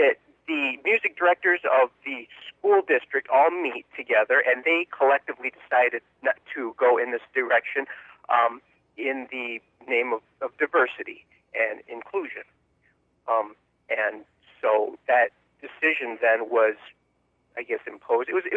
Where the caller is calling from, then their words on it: Marshfield, United States; I'm calling from Marshfield.